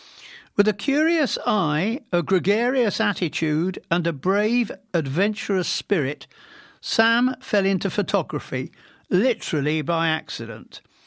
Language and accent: English; East of England, United Kingdom; growing up in Norfolk I met plenty of colourful characters